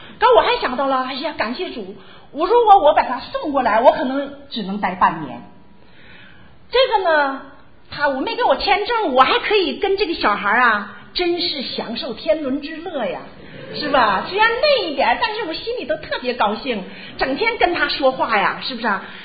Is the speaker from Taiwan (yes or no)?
no; China; 咱们都是从大陆来的哈